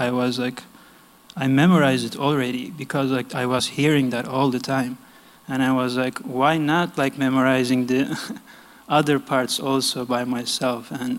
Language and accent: English; Istanbul, Turkey; moved away as an adult; I'm originally from Turkey. I came here in 2019. So when I came here, I was 24. And I'm from Istanbul. I have lived in Istanbul for all those years, 24 years. And after that, I came here.